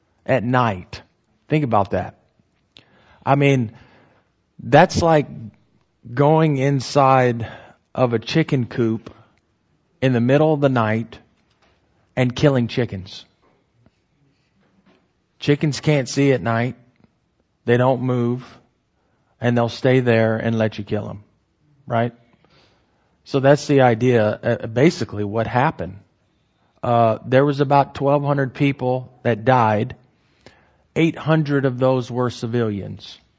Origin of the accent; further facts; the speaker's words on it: United States; at least as an American